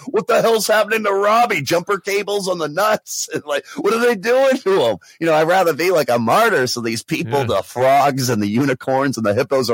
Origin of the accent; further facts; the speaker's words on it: New England, United States; I'm from New England. We have 6 rings.